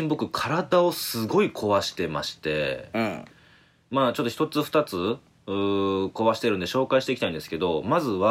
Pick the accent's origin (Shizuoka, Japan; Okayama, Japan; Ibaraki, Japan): Okayama, Japan; 僕岡山なんですよ。